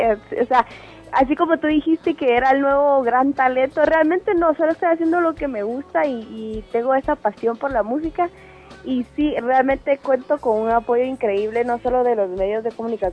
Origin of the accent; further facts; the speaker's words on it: Guatemala; A pesar de que vivo en Guatemala y soy guatemalteca y corazón, nunca he visitado Petén.